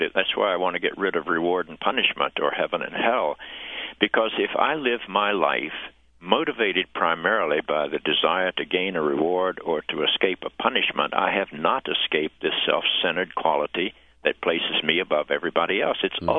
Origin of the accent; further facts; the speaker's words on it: the South, United States; I grew up in the Bible Belt.